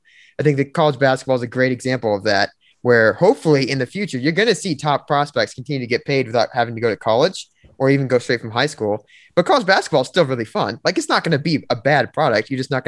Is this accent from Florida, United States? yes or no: yes; Florida, United States; And I'm from Florida and I don't want to play.